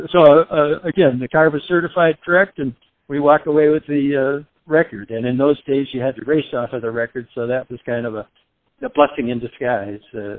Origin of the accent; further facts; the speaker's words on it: Wausau, Wisconsin, United States; in my hometown of Wausau, Wisconsin, in central Wisconsin